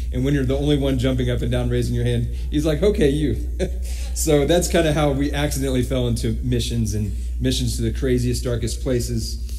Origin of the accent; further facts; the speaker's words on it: Indiana, United States; But I'm from Indiana, little country town, where I didn't even know what a Muslim was, honestly.